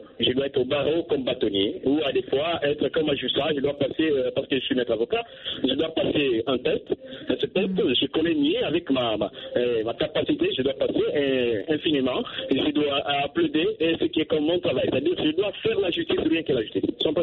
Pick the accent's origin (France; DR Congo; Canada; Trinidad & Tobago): DR Congo; chez nous au Congo